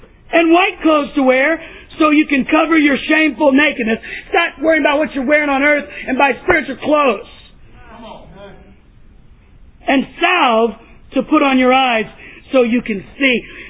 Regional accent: Texas, United States; moved away; I grew up in the South. Texas. You order tea, you're getting iced tea, baby.

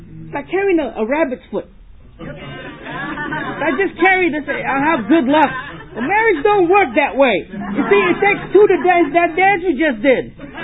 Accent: Trinidad & Tobago; also born or lived in Suriname; I am from Trinidad. That's right, baby. Pretty in the house. From the Caribbean, my wife and I, we are been in South America, Suriname, and we started the church and led it there for 8 years.

